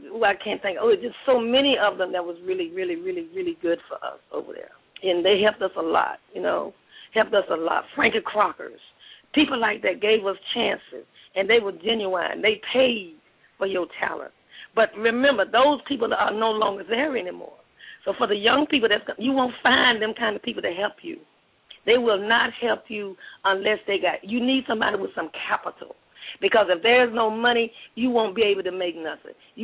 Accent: the South, United States; Excuse me, I know I'm from the South, and it ain't, but I know that's not the correct English

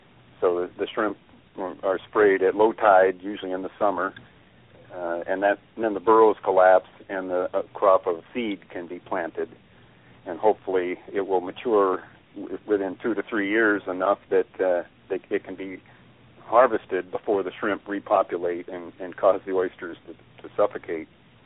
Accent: Washington, United States; also born or lived in Oklahoma; Now, I was raised in Washington State, but went to school in various places, California and Illinois and Oklahoma

